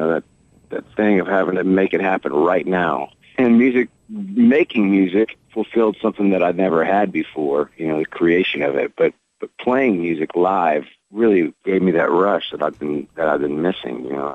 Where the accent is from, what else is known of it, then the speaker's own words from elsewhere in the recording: The Woodlands, Texas, United States; also born or lived in Houston; Well, I grew up in Houston, and we moved out to the Woodlands when I was about 8, back when it was still the woods.